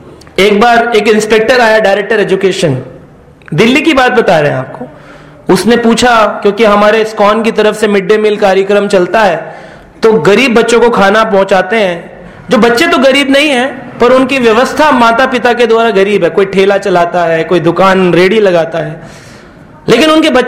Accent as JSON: {"language": "Hindi", "town": "Mathura", "region": "Uttar Pradesh", "country": "India", "said": "हम लोग मथुरा के रहने वाले हैं, पर मेरी पढ़ाई विदेशों में हुई, बाहर घूमता रहा, लेकिन परिवार में हमने जब बहुत छोटे थे तो देखा है कि लाइट भी नहीं होती थी।"}